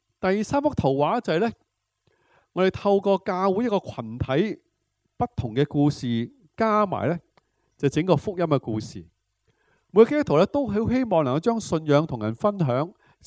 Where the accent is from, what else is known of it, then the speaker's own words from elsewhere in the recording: Hong Kong; 我在香港成长，我叫香港最黄金的八十年代，香港人其实一向是很善良很和平